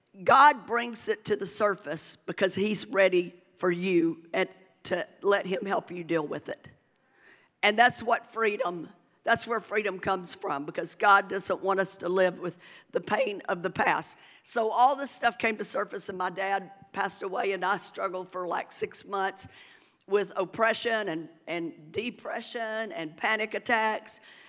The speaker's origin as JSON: {"language": "English", "town": "Manchester", "region": "Tennessee", "country": "United States", "tie": "born or raised there", "said": "I grew up in Coffee County, Manchester, Tennessee."}